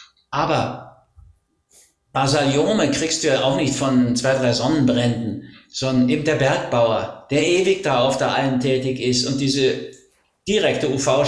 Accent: Northern Germany, Germany; weil ich dann als Norddeutscher plötzlich im Urlaub nach Italien kam

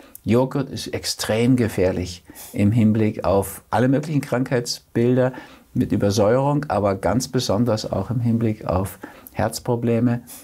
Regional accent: Switzerland; Ja, darf man gar nicht sagen, um Gottes Willen, als Schweizer.

